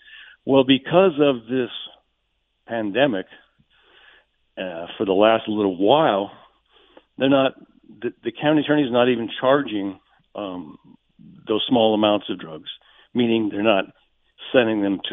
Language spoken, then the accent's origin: English; Tucson, Arizona, United States; I have been, I was raised in Tucson. I have a lot of family here.